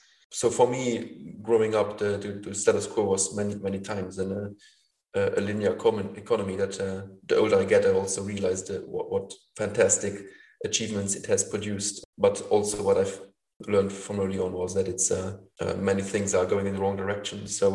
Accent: Luxembourg; first language Luxembourgish; English is a second language; now in Netherlands; Then, Luxembourg is quite a national hub, so you're basically forced almost to learn at least French, and then German is very close, obviously, then to our mother tongue.

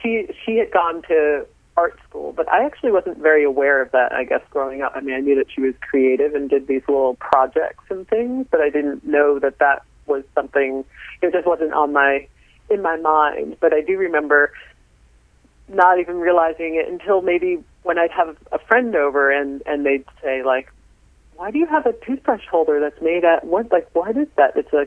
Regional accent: Melville, New York, United States; we grew up in suburbia on Long Island in Melville

